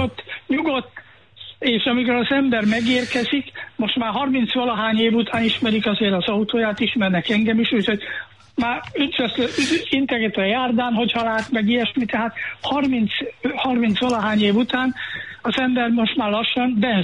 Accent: Budapest, Hungary; moved away as an adult; now in Germany; én tulajdonképpen Budapesten születtem, és egyetem Miskolc katonaság Szombathely Kőszeg kivételével csak ott éltem, és el nem tudtam képzelni valahol máshol élni. Na most olyan 40 évvel ezelőtt munkailag az ember kikerült Németországba

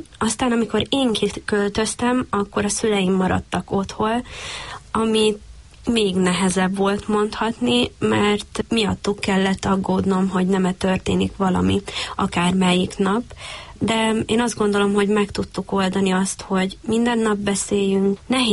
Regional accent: Zakarpattia Oblast, Ukraine; now in Hungary; Mivel Kárpátaljáról származom, ezért elmondhatom azt is magamról, hogy nagy távok is voltak családtagok között

